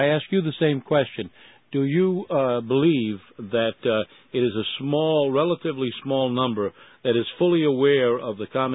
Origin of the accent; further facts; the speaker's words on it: Rhode Island, United States; right here in my home state, Rhode Island